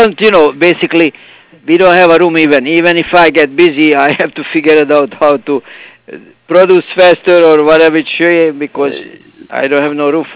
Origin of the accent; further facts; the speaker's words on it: Hungary; English is a second language; moved away; Oh, I came from Hungary. See, I came from the communist country.